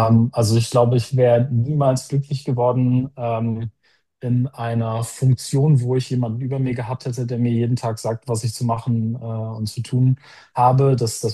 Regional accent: Osnabrück, Lower Saxony, Germany; bin noch 28 Jahre alt, ich komme aus dem Raum Osnabrück.

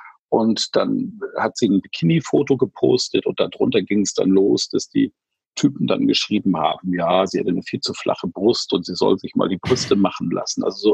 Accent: Germany; Und das ist ja auch der Ruf, den wir als Deutsche im Ausland haben.

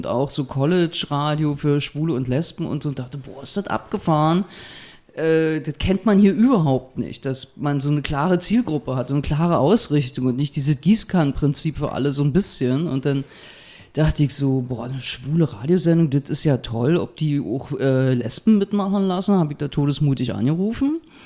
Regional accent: Berlin, Germany; ich bin von 36 nach 61 gezogen, also meine alte Heimat praktisch, Kreuzberg 61, Bergmann-Kiez, wo ich auch groß geworden bin oder in der Kindheit war. Ich wohne jetzt so Luftlinie 500 Meter von meiner Grundschule entfernt

